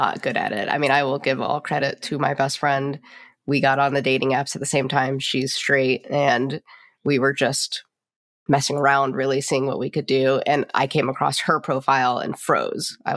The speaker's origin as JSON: {"language": "English", "town": "Charlotte", "region": "North Carolina", "country": "United States", "said": "Oh, so I am from Charlotte, North Carolina. So really not far from here."}